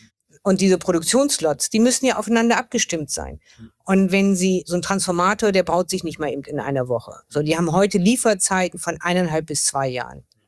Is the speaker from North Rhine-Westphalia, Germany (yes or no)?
no; Oldenburg, Lower Saxony, Germany; Ich komme aus Oldenburg, in der Region Nordwesten